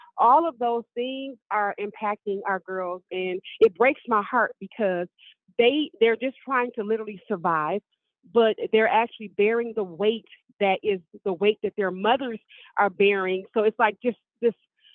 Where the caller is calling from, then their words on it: Detroit, Michigan, United States; I'm calling from Detroit, Michigan.